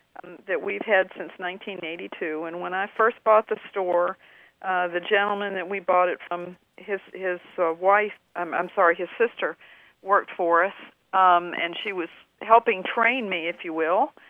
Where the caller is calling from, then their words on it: Sandy Hook, Virginia, United States; Sandy Hook, Virginia.